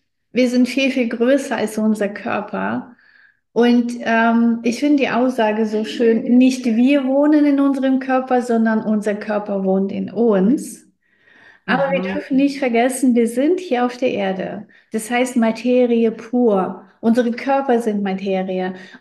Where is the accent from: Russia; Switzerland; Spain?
Russia; German is a second language; moved away as an adult; now in Germany; Ich wurde ja in Russland geboren. Ich bin Kind einer russlanddeutschen Familie. Wir sind ausgewandert, wo ich 18 geworden bin. Und wir haben ganz, ganz in armen Verhältnissen gelebt.